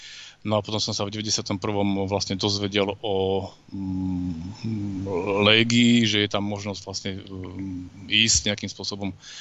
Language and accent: Slovak; central Slovakia, Slovakia; Som zo Slovenska, približne nazvem to nejak v tej strednej časti, nejako by som povedal stredno-severnej, stredno-severno-západnej.